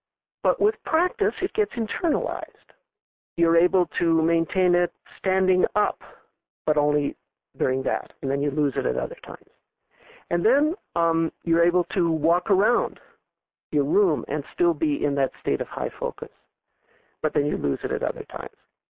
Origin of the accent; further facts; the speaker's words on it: Los Angeles, California, United States; I remember vividly learning how to drive, even though I come from Los Angeles.